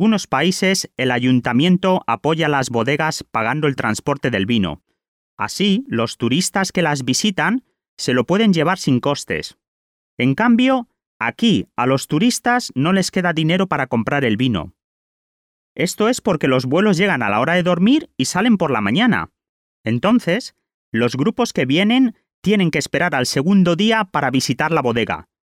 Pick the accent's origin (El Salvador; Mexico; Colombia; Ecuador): Colombia; now in Spain; Aquí soy el colombiano, y en Colombia muchas veces no lo soy. Soy el español.